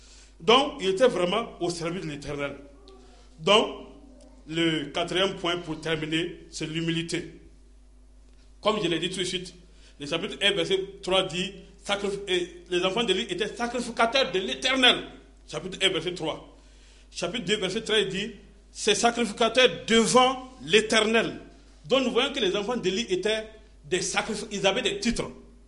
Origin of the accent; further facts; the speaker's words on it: Burkina Faso; Je suis content que chez nous, au Burkina, tout le monde est pasteur.